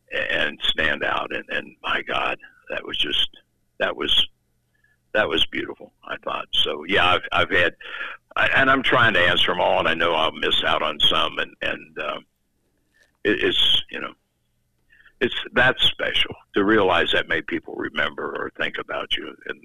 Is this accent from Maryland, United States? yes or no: no; Cincinnati, Ohio, United States; I'm proud of where the hell I grew up in Cincinnati. And I didn't have to fight my way to school or home.